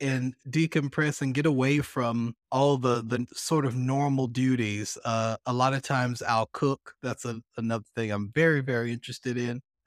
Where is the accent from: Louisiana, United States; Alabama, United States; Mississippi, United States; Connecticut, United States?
Alabama, United States; Birmingham; I grew up in Alabama, Birmingham specifically, like I mentioned before. It's an interesting place where I grew up. I grew up on the edge of a city limit